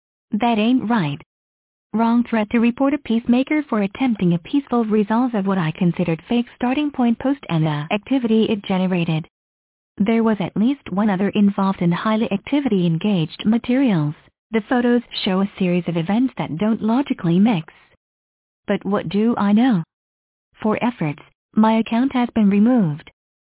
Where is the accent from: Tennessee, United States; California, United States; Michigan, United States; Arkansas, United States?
California, United States; San Bernardino; what is my hometown of San Bernardino. I am living back in the family home since I was 5 years old.